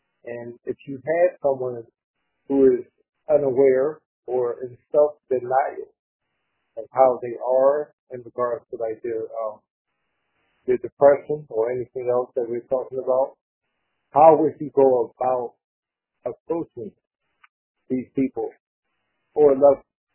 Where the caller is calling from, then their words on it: Havertown, Pennsylvania, United States; I'm from Havertown